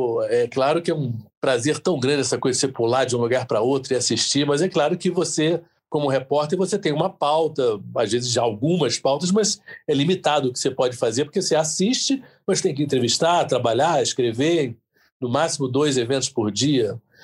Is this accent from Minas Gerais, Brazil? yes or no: no; Rio de Janeiro, Brazil; Talvez seja a cidade que eu conheça melhor depois do Rio de Janeiro, que é onde eu nasci e onde eu vivo.